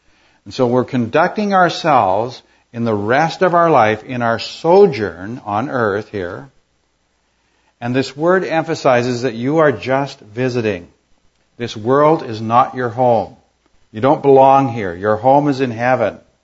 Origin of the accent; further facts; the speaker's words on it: Alberta, Canada; I was in my hometown in Alberta, perhaps for the last time.